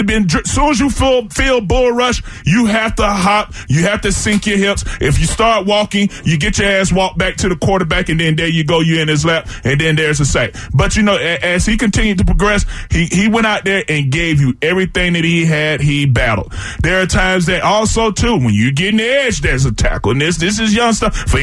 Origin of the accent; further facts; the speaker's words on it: Florida, United States; And back in my back where I'm from, you know, I'm from, everybody know I'm from Florida, you know, and it's a lot of wild stuff that happens down there.